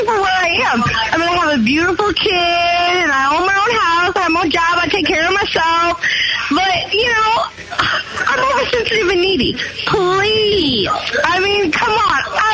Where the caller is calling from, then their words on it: St. Louis, Missouri, United States; I am calling from St. Louis. I live in Belleville, Illinois.